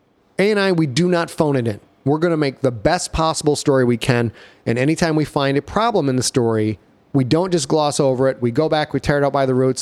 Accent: Sheboygan, Michigan, United States; back when I was a kid, growing up in Sheboygan, Michigan, there wasn't a lot to do.

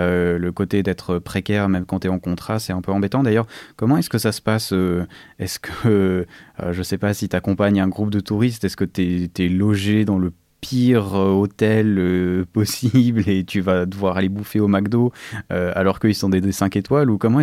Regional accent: Switzerland; puis je suis suisse donc j'aime bien parler d'argent forcément

